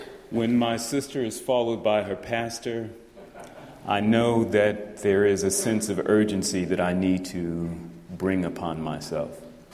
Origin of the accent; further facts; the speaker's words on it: Cleveland, Ohio, United States; I grew up in Cleveland. I grew up running these streets. I grew up in places like this. I grew up primarily in Glenville.